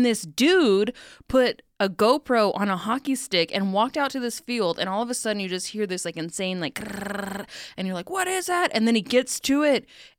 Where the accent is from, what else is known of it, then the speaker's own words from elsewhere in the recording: Little River, Texas, United States; I'm from a town called Little River.